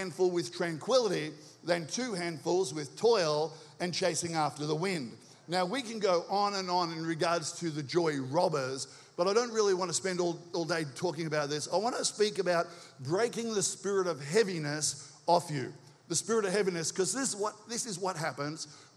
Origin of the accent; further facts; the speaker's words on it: Australia; All right, I'm from Australia. I'm here to help.